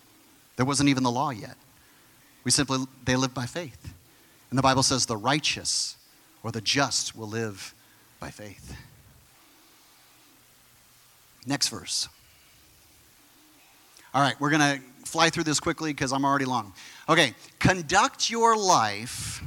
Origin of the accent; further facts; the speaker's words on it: United States; And I know that's really hard as an American. Because it's all about our rights.